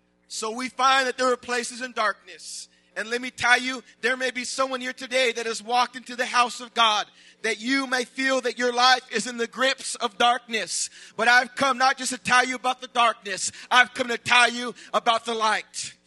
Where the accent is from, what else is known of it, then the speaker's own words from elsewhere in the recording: Los Angeles, California, United States; When my wife and I first got married, of course, we came from California, from the Los Angeles area.